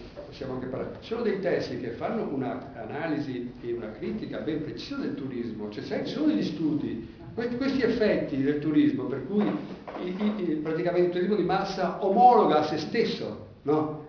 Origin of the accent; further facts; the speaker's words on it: Venice, Veneto, Italy; io che sono veneziano non ci ho marciato per niente